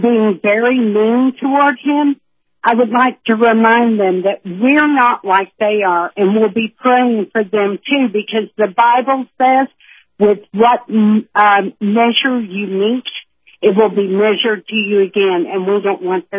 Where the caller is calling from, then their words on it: Kentucky, United States; from Kentucky.